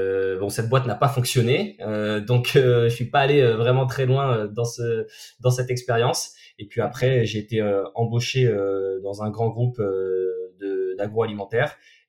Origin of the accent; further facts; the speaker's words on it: Rennes, Brittany, France; moi je suis rennais d'origine, j'ai 35 ans, j'ai fait on va dire un peu toute ma scolarité là-bas.